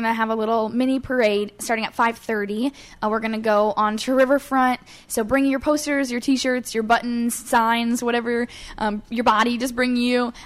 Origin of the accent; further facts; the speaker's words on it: Iowa, United States; I think that my calling is here in Iowa, and I think that I can change the world from my hometown.